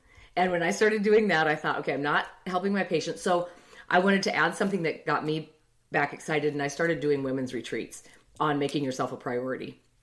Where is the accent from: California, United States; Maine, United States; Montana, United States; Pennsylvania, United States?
Montana, United States; Bozeman; I was raised in Bozeman, Montana on a dairy farm.